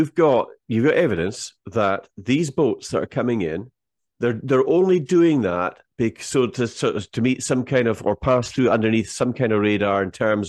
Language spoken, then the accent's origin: English; Scotland, United Kingdom; I'm a Scottish Highlander, right?